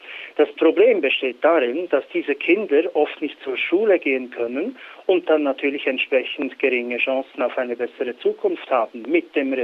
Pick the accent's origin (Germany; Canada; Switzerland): Switzerland; sondern auch hier bei uns in der Schweiz im Inland, um entsprechende Aufklärungs- und Kampagnearbeit zu leisten.